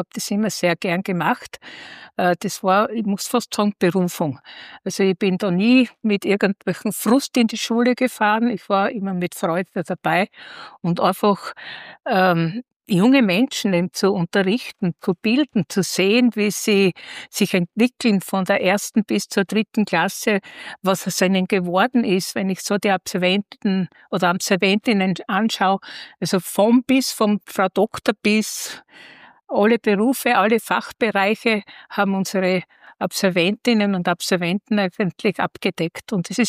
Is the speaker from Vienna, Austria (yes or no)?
no; Wenigzell, Styria, Austria; Ich wurde in Wenigzell geboren, schon 1953, bin schon ziemlich alt, habe in Wenigzell dann die Volksschule und die Hauptschule besucht